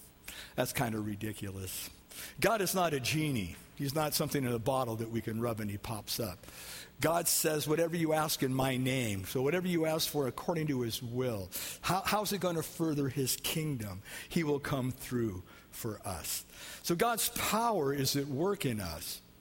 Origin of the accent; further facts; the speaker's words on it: Iowa, United States; I'm going to close with this story about this little town in the Midwest. I'm from Iowa, and I understand this.